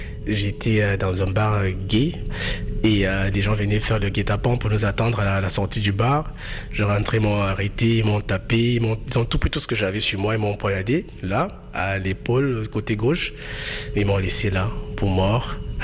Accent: Cameroon; Je suis né au Cameroun. Et du coup, j'ai grandi un peu isolé dans mon petit coin.

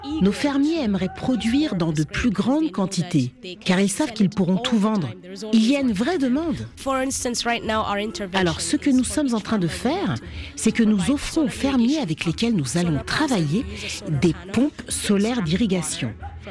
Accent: Addis Ababa, Ethiopia; quand on a grandi à Addis Abeba, dans une grande ville

